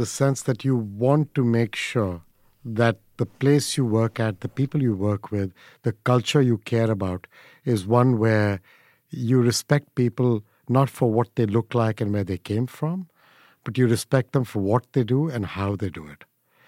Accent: India; growing up in India

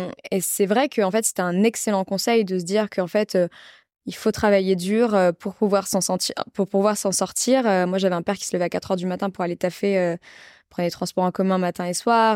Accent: Sarcelles, Île-de-France, France; En banlieue parisienne, je viens de Sarcelles. J'ai beaucoup de camarades qui tendent à l'oublier, mais je suis banlieusarde. J'ai grandi à Sarcelles, j'ai fait toute mon école primaire, mon lycée, mon collège en ZEP, en zone d'éducation prioritaire.

